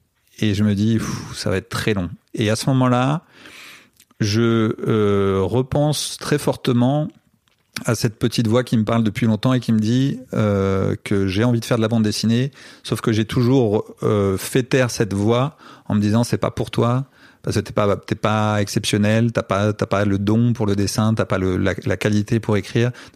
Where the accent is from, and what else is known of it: France